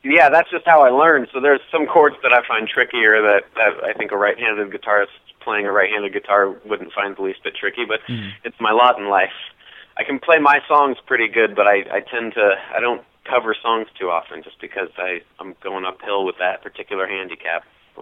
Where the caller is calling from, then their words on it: Nevada City, California, United States; Nevada City, California, yes, sir.